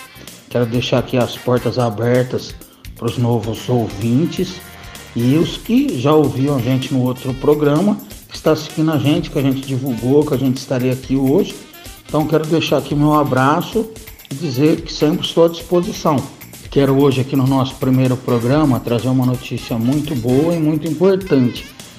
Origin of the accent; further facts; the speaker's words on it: Jaboticabal, São Paulo, Brazil; Eu tenho 38 anos, trabalho na empresa Coplana, moro na zona rural, sou natural aqui de Jaboticabal